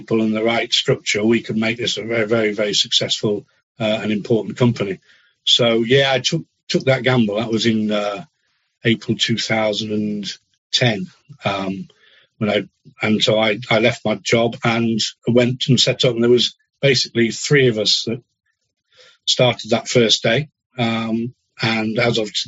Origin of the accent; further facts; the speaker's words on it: Yorkshire and the Humber, United Kingdom; also born or lived in Harpenden; but I was born in Harpenden as a young man near just outside London. Moved up to the Yorkshire Dales, where I spent the first 30 years of my life in a sort of bubble of the village life, if you like.